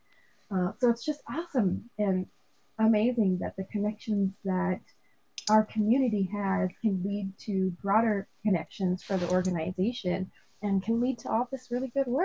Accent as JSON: {"language": "English", "town": "Seattle", "region": "Washington", "country": "United States", "said": "we've got a group and we're from Seattle and we just want to come and help"}